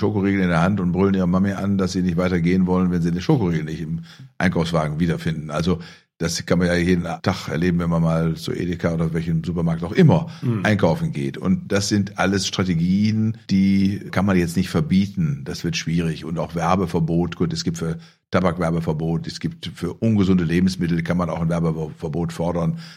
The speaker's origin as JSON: {"language": "German", "town": "Bielefeld", "region": "North Rhine-Westphalia", "country": "Germany", "tie": "born or raised there", "said": "Wenn ich in Bielefeld in meiner Heimatstadt in die Praxis fahre"}